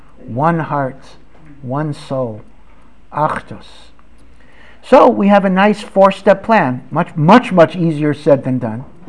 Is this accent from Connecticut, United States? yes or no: yes; Hartford, Connecticut, United States; near my hometown of Hartford, Connecticut.